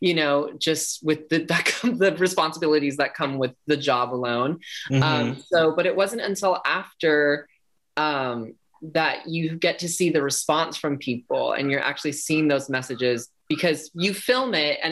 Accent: Selma, California, United States; Okay, so I was born and raised in Selma, California, which is in the dead center of California.

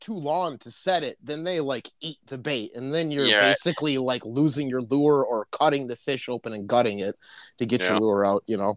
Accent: United States; My license is I'm an American. There you go.

